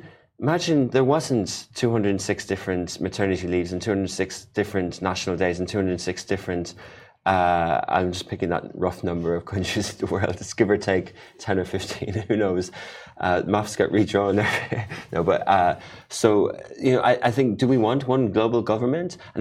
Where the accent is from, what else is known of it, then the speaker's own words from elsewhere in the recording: Ireland; also born or lived in Dublin, Ireland / London, United Kingdom; I'm from Ireland, and I used to live in Dublin, and then I spent a few years in London